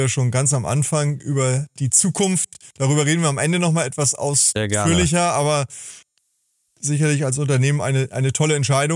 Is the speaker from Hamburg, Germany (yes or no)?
yes; Hamburg, Germany; Ich freue mich natürlich ganz besonders, heute hier als Hamburger, auch mit einem Hamburger Unternehmer und einem Hamburger Unternehmen im Dialog zu sein.